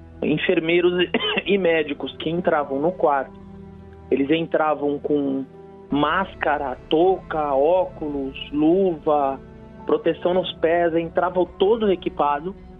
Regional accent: São Paulo, Brazil; Sim, sou de São Paulo, Zona Norte, aqui em Santana.

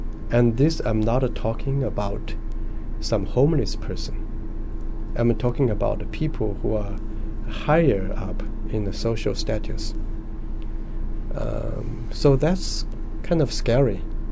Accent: Wuhan, Hubei, China; English is a second language; moved away; Originally, yes.

